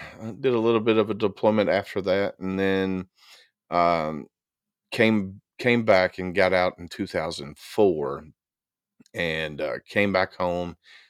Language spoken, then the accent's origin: English; Kentucky, United States; So born and raised in Kentucky, graduated high school in 1997.